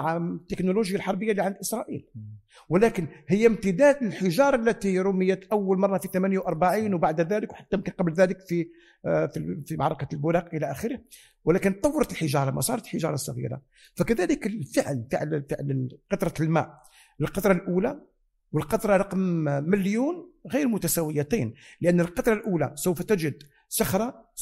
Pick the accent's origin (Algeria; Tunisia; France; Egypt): Algeria; هنا عندنا في الجزائر نقول بأنه ثورة التحرير